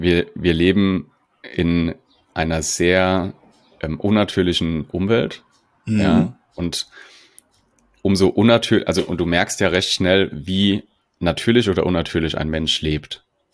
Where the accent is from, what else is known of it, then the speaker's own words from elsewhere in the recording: Mainz, Rhineland-Palatinate, Germany; now in Berlin, Germany; ich bin aus dem Mainzer Raum, bin vor 3 oder knapp 3 Jahren nach Berlin gezogen